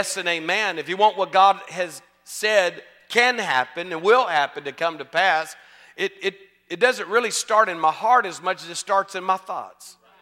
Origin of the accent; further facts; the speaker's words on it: Texas, United States; I'm from Texas, you know, so you got to at least smile.